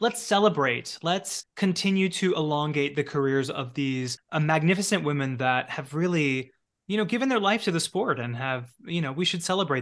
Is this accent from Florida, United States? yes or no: yes; Tampa, Florida, United States; I grew up in Tampa, Florida, where Jennifer lived.